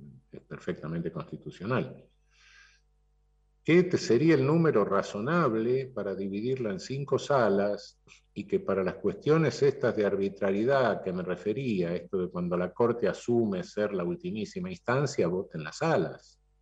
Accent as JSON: {"language": "Spanish", "region": "Buenos Aires", "country": "Argentina"}